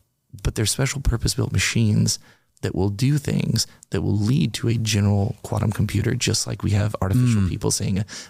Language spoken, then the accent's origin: English; Germany; I grew up in Germany, a soccer ball.